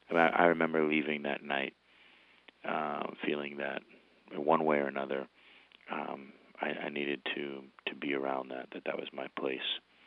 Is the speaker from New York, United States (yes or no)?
yes; White Plains, New York, United States; So I grew up in White Plains, New York. White Plains was a great city to grow up in. It was, there was good community.